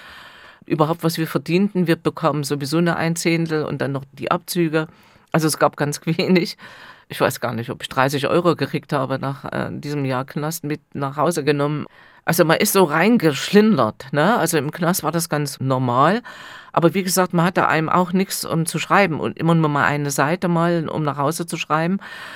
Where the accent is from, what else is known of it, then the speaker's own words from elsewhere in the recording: Germany; ich bin hier in der DDR geboren, ich bin ein Kind dieser Republik